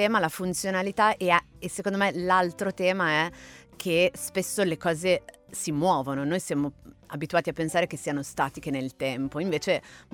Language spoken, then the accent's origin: Italian; Piedmont, Italy; E pensa che anche quella lì è un'invenzione proprio delle mie parti. Questo distretto del casalingo comincia la sua storia ancora prima di lavorare con i metalli